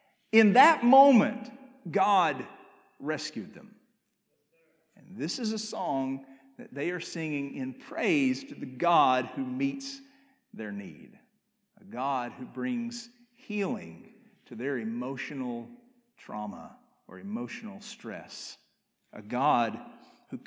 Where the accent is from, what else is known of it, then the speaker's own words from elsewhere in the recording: Arkansas, United States; I can remember growing up in Northeast Arkansas and going out into the woods in the summertime with my friends